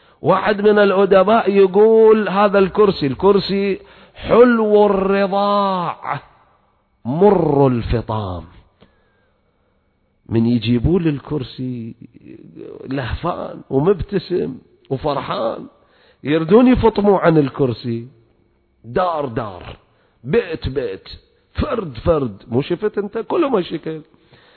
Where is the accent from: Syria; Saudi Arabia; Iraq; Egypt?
Iraq; عندنا بالعراق يقولون حبوبة